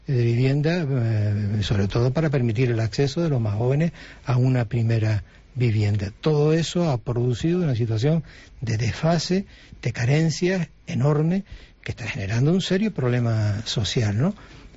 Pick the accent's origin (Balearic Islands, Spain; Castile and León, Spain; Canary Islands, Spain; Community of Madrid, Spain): Canary Islands, Spain; Agüimes; Yo soy de Agüime, vivo en Agüime